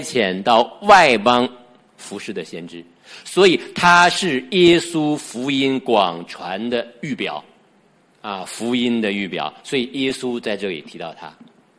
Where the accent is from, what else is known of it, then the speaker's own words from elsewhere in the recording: China; 我们地上的故乡是香港以北的说普通话的中国的广大的土地